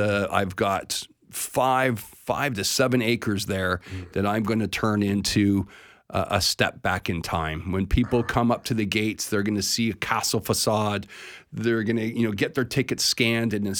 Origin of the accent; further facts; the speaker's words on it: Canada; And being a Canadian, growing up and living in Canada, I could not fuel the fire that the sport of jousting needed.